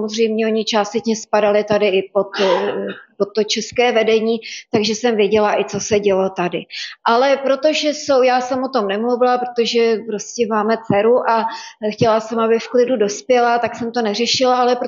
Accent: Slovakia; já jsem vyrostla na Slovensku

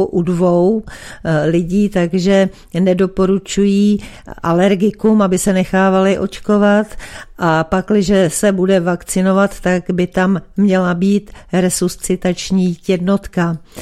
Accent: Bohemia, Czechia; Jinak u nás v Čechách by vakcinace měla začít co nejdříve.

